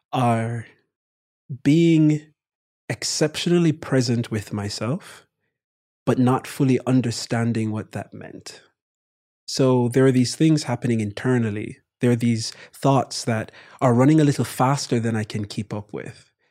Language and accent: English; Jamaica; My mom's from England, but my brother and I, born and raised in Jamaica.